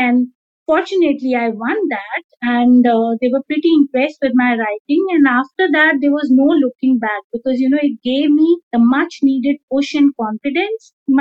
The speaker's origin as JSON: {"language": "English", "country": "India", "moved": "yes", "lives_now": "Dubai, United Arab Emirates", "said": "I am an Indian expat living in Dubai for the last 15 years with my family."}